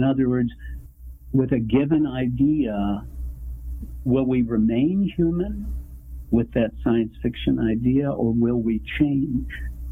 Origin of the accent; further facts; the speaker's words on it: United States; My brother and I grew up on Apache holy grounds.